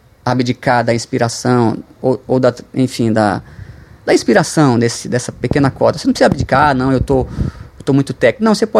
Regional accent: Mossoró, Rio Grande do Norte, Brazil; eu escolhi a minha terra, Mossoró

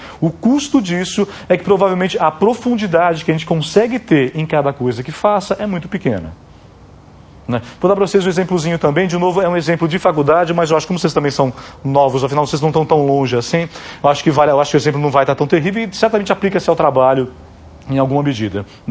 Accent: São Paulo, Brazil; O que é que, como legítimo paulistano, né, que eu sou, eu aprendi a fazer?

